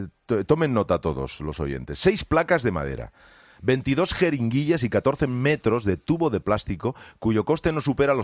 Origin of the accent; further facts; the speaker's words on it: Trujillo, Extremadura, Spain; yo soy de Trujillo, España, pero que Trujillo, Perú, me gusta muchísimo, aunque no lo he visitado todavía.